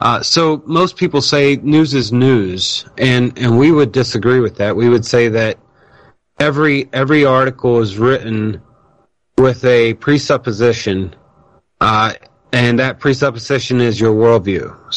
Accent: Leola, Pennsylvania, United States; I was born and raised here in Lancaster County, in Leola, to be specific.

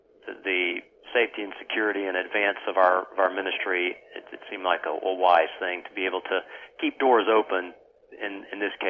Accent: the South, United States; I came from the South in the United States and went to a secular college, a state college.

